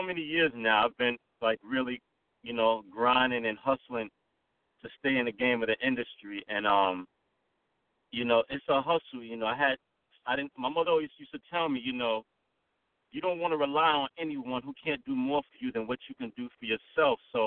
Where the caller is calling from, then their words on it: New York City, New York, United States; I'm calling from NYC, from New York City.